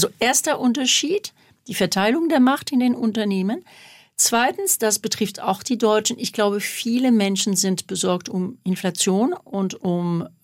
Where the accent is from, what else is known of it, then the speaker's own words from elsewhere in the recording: Marseille, Provence-Alpes-Côte d'Azur, France; German is a second language; now in Germany; ich bin 64 geboren und bin ein Kind des Élysée-Vertrags. Das heißt, ich bin in Marseille aufgewachsen